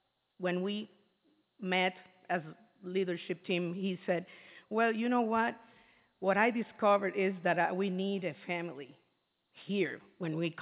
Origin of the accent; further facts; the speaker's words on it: Puerto Rico; English is a second language; I am from Puerto Rico